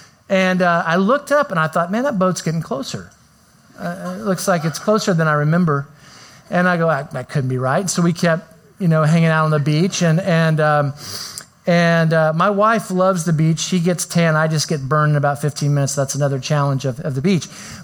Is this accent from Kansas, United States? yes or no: yes; Topeka, Kansas, United States; now in Yukon, United States; I grew up in Topeka, Kansas before I moved to the big metropolis of Yukon, Oklahoma.